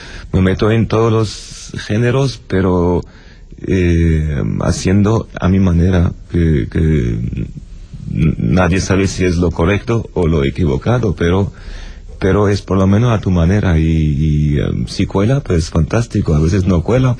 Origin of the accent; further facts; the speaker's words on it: Lebanon; moved away; also born or lived in Germany; cuando me fui de Líbano a Alemania, ya no había marcha atrás